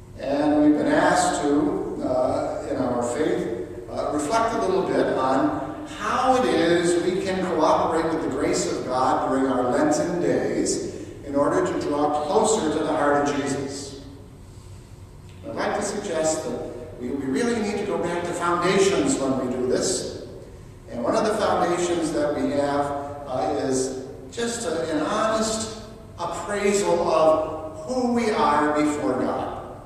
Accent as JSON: {"language": "English", "country": "Ireland", "said": "And since we are in Lent, I thought, and since I'm Irish, do we have any Irish folks here?"}